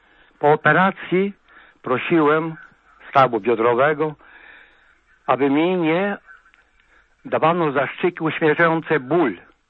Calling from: Subcarpathian Voivodeship, Poland; Dzwonię ze wsi takiej spod Jarosławia. Księże profesorze, jestem chłopem z dziada pradziada

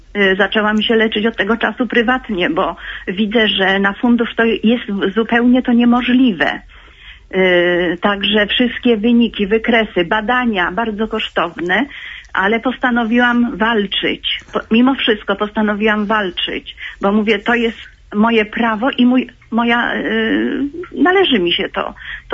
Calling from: Toruń, Kuyavian-Pomeranian Voivodeship, Poland; Jestem tutaj też z Torunia, taki zbieg okoliczności.

